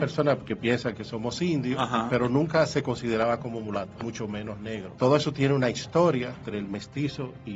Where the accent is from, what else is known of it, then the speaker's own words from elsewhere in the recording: Dominican Republic; lo que hoy nos define como dominicano.